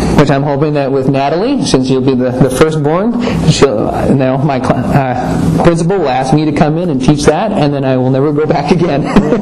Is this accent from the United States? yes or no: no; Netherlands; However, since I grew up in the Netherlands, I took German for 6 years throughout my schooling through there.